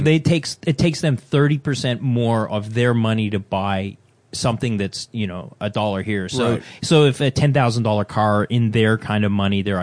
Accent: Christchurch, Canterbury, New Zealand; now in United States; I mean, I'm actually a New Zealander.

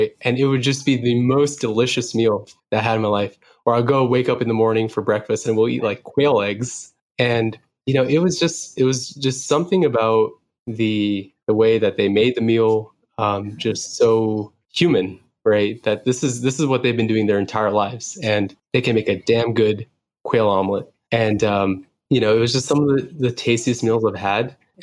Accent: California, United States; as a Californian, for me, it's the water

